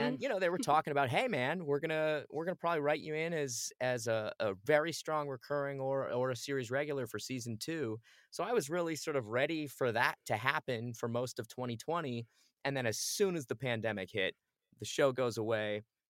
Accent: Phoenix, Arizona, United States; People back home, you know, I grew up in Phoenix, Arizona.

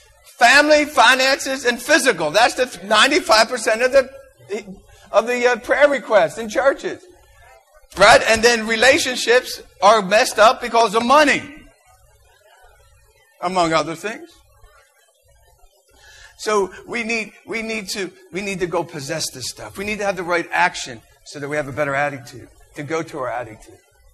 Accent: Philadelphia, Pennsylvania, United States; Come on, I'm from Philadelphia. Philly, we always like the Browns, always cheered for the Browns, man.

